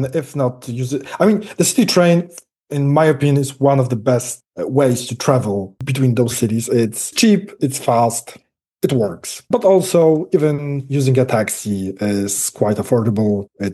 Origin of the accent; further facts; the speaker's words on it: Łódź, Łódź Voivodeship, Poland; English is a second language; Because, first of all, I'm not from Gdynia. I'm from Łódź. I'm from like half Poland away from it.